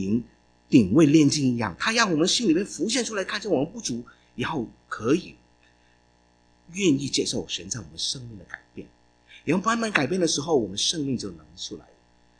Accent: Hong Kong; 我因为我是香港人，我老港，我的用好比较好讲一点哦。我们南方的人喜欢都行动的，特别香港人哦

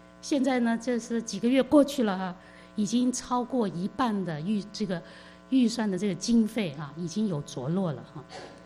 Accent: China; 把福音传给我们中国人

